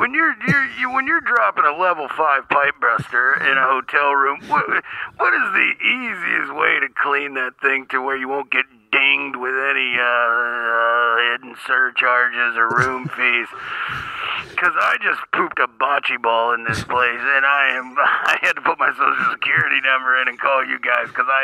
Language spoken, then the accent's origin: English; Biloxi, Mississippi, United States; I'm from Biloxi.